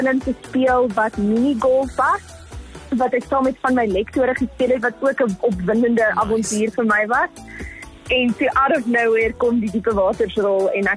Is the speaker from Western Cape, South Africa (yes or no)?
no; Centurion, Gauteng, South Africa; Wel, ek was gebore in Centurion, groot geword in Centurion en bly nog steeds in Centurion en ek geniet dit hier so in Pretoria.